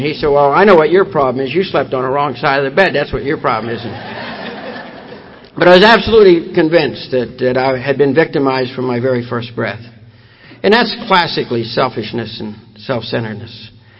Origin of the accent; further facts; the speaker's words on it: Ireland; And I'm the eldest son, the second child in a family of 11 children. I'm Irish.